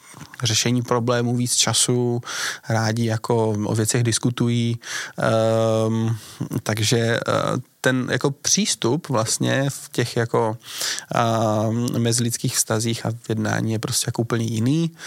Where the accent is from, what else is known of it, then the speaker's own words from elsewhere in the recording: Ostrava, Moravian-Silesian Region, Czechia; now in Prague, Czechia; já pocházím z Ostravy, poznali jsme se v práci